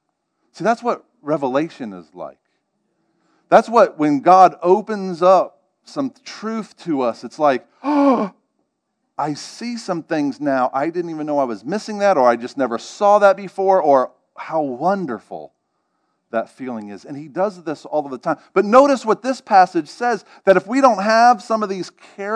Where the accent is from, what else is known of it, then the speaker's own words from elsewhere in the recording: Northeast, United States; I'm not from the South, I'm from the Northeast area, actually.